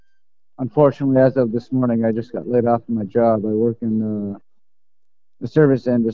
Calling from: Grand Forks, North Dakota, United States; I'm up in Grand Forks, North Dakota.

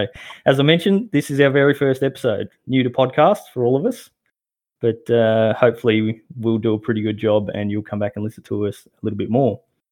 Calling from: Melbourne, Victoria, Australia; I'm sure you will have noticed my horrible accent. That's right. We are recording from Australia, Melbourne, Australia, to be exact.

